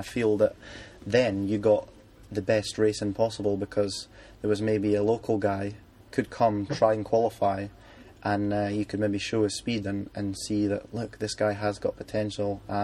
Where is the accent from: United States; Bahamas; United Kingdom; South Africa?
United Kingdom; I think I've got the advantage of being British.